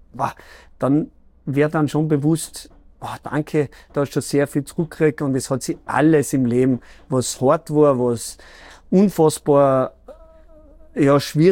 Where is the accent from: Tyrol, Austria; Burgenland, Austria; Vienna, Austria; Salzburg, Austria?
Salzburg, Austria; für notdürftige Familien in Pinzgau, da wo ich aufgewachsen bin